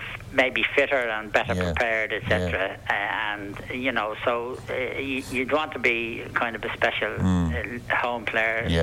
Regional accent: Dublin, Leinster, Ireland; Well, I was from East Wall.

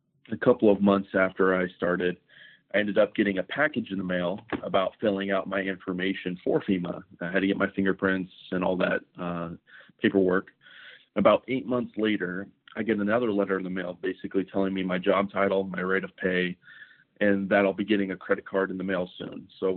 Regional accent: Midwest, United States; So my father basically was an emergency management coordinator for a county where I was growing up in the Midwest.

